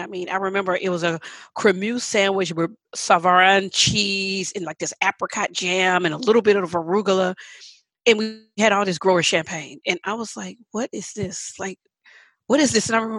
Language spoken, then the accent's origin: English; Texas, United States; I grew up in Texas, everybody, my family have barbecue